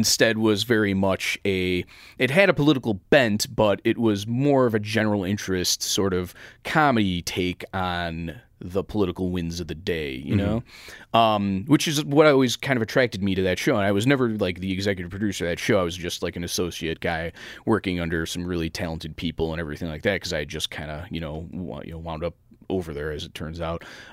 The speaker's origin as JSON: {"language": "English", "town": "Chicago", "region": "Illinois", "country": "United States", "tie": "born or raised there", "said": "Started producing radio here in Chicago. I've gotten very lucky. I haven't had to move. This is my hometown. I haven't had to move."}